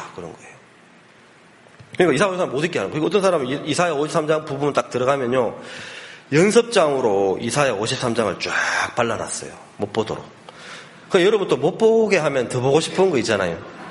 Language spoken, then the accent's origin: Korean; South Korea; 내가 한국 사람으로 태어나서 대한민국에 자라면서 김치 먹고 된장 먹고 이렇게 자랐기 때문에